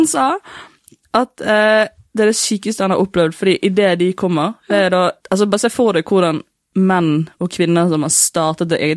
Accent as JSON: {"language": "Norwegian", "town": "Bergen", "region": "Vestland", "country": "Norway", "tie": "born or raised there", "said": "sånn ekte 12 minutter der jeg har vokst opp I Bergen"}